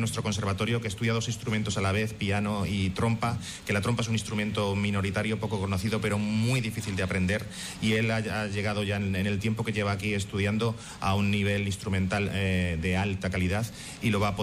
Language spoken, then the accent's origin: Spanish; Valdepeñas, Castilla-La Mancha, Spain; Yo vengo de un pueblo de La Mancha, de Valdepeñas, que es un pueblo muy parecido a Lucena